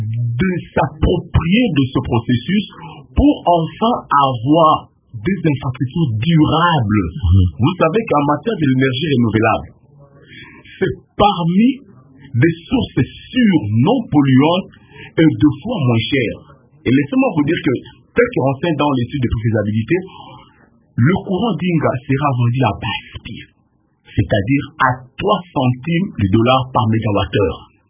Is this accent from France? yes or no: no; DR Congo; On est congolais.